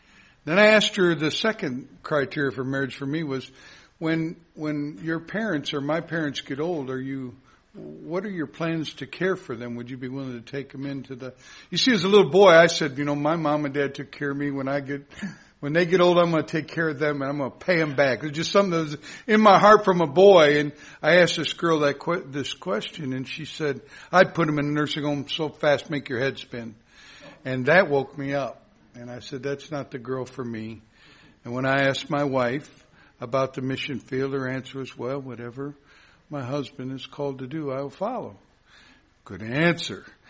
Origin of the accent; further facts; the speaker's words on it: Wisconsin, United States; I was raised in Wisconsin, born in Wisconsin Rapids. I love the state of Wisconsin.